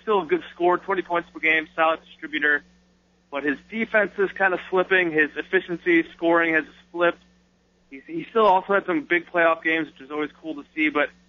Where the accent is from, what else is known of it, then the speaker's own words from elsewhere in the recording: Chicago, Illinois, United States; I was growing up in Chicago, and what he did before all the injuries, he was obviously great